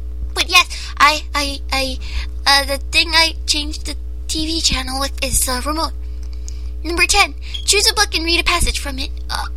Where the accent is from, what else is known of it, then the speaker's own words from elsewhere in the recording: California, United States; Number two, where you're from. I'm from California. Sunny!